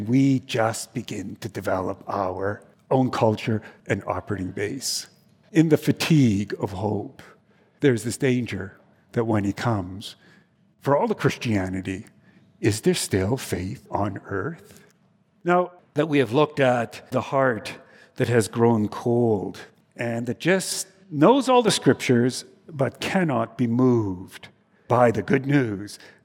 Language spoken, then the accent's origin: English; Canada; I told him, I'm from Canada, and I'm in the theology department